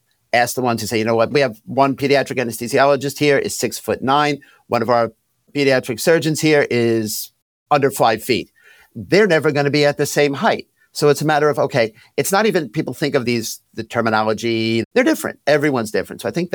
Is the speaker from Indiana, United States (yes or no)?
no; Long Island, New York, United States; I'm from Long Island, maybe not the new one.